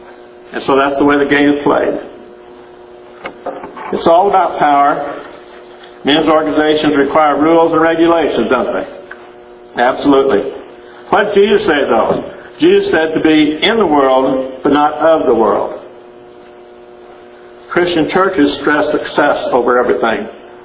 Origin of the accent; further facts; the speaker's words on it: Kansas, United States; I was raised in Kansas. I saw you pay for what you get.